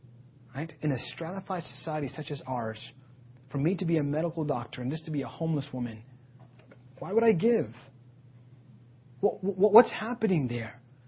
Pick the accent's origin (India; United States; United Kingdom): India; Like, I valued being Indian, but there was a deeper identity that I had, which was being a musician, right?